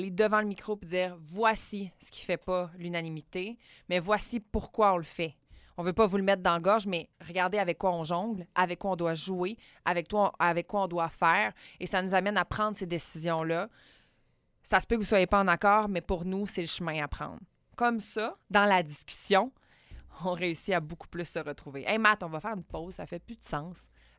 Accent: Quebec, Canada; je suis de la Chaudière.

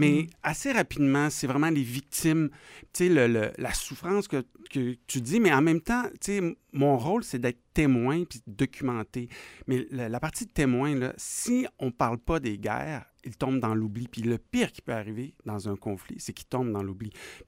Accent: Sainte-Foy, Quebec, Canada; J'étais ado, donc moi, j'ai grandi ici à Sainte-Foy.

